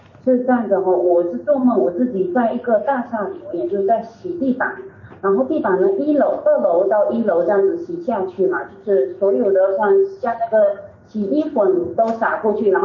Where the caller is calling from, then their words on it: Adelaide, South Australia, Australia; 我是从阿德莱德打过来的。